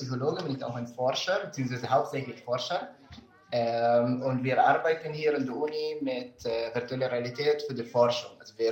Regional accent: Israel; German is a second language; Ich komme aus Israel und da gibt es viele Soldaten, die 18 Jahre alt sind

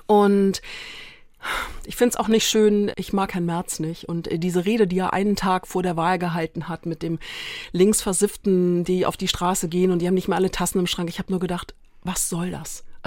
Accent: Graz, Styria, Austria; born there; ich bin in Graz geboren, weil als mein Vater nach Europa kam, hat er in Graz an der Technischen Uni Diplom-Ingenieur studiert, hat meine Mutter kennengelernt, die haben geheiratet und dann haben sie, glaube ich, knappe 10 Jahre in Graz

